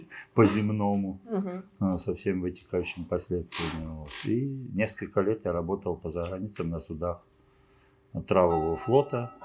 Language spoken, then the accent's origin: Russian; Cherkasy Oblast, Ukraine; now in Russia; Я родился ныне за рубежом, на Украине. Угу. Есть такой Корсунь-Шевченковский район, угу, где когда-то в войну знаменитый район добивали Паулюса в Великой Отечественной. Угу. Вот там я родился, вырос.